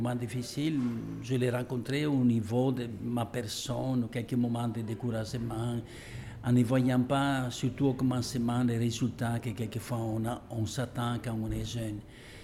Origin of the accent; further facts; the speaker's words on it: Italy; French is a second language; Je viens d'une région d'Italie, d'une famille où on travaille beaucoup